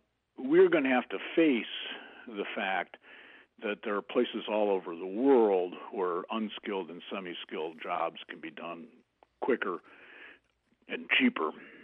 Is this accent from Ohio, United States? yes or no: yes; Toledo, Ohio, United States; And I grew up in the industrial Middle West, and I know, I grew up in Toledo, Ohio.